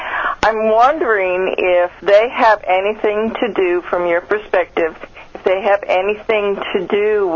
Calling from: Washington, United States; I'm calling from Washington.

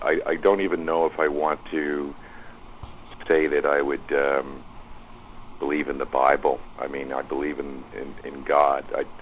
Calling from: Montreal, Quebec, Canada; I'm calling from Montreal.

